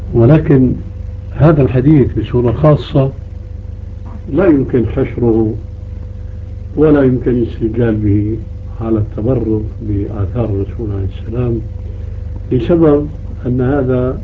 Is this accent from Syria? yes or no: yes; Syria; الذي يتسمى به بعض الناس عندنا في سوريا يسمون